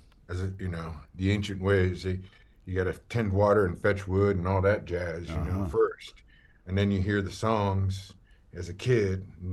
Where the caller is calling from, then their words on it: Las Vegas, New Mexico, United States; Las Vegas, New Mexico, the original.